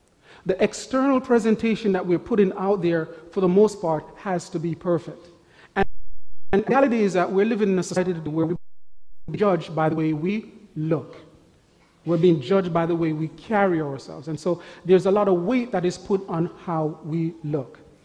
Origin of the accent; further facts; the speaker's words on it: Jamaica; he knows I'm from Jamaica, and the weather was very warm yesterday